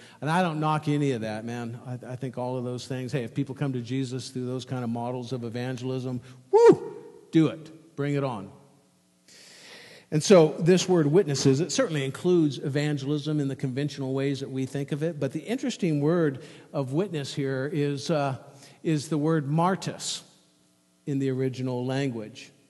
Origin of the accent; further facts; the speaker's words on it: United States; I've born and raised in the United States during, you know, I mean, I've never been in war.